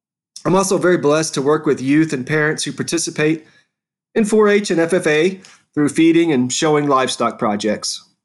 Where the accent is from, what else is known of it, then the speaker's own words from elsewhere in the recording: Texas, United States; I am a lifelong Texas native, and I grew up on the Texas Gulf Coast.